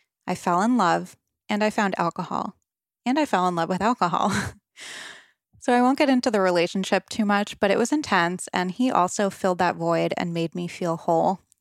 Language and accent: English; Rhode Island, United States; Okay, so I grew up on the East Coast, Rhode Island, to be exact, and I had a pretty normal childhood by all measures.